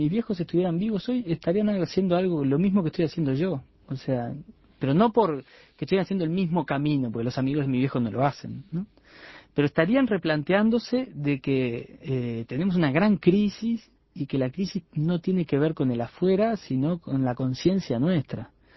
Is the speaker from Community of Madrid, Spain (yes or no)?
no; Catalonia, Spain; Somos de Cataluña.